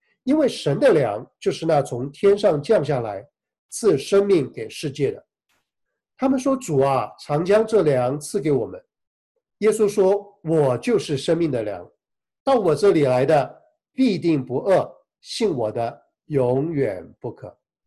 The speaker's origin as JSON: {"language": "Chinese", "country": "China", "said": "那我们中国人常说民以食为天"}